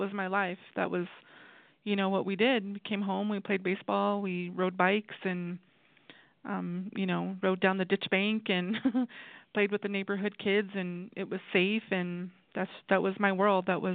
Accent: Isleta Pueblo, New Mexico, United States; So I was born in Albuquerque. I am from the Pueblo of Isleta here, which is about south of Albuquerque.

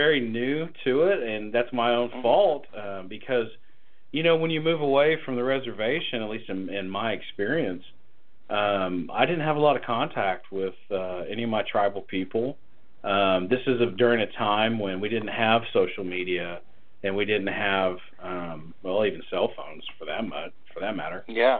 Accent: Tulsa, Oklahoma, United States; So I grew up in Tulsa. My family is originally from Pawhuska, so that is the actual reservation.

